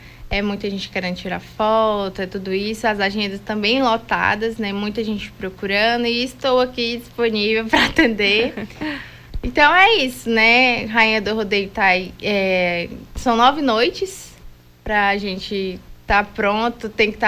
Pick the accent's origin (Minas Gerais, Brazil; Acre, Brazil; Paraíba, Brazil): Acre, Brazil; Rio Branco; Eu tenho 19 anos, né? Sou daqui mesmo, de Rio Branco.